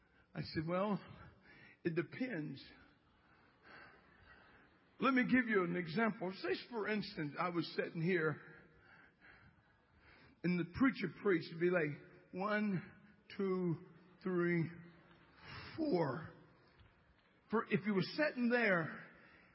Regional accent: Louisiana, United States; I'm from Louisiana.

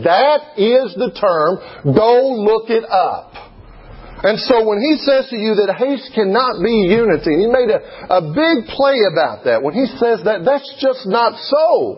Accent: Arkansas, United States; I'm from Arkansas. I'm a little slow.

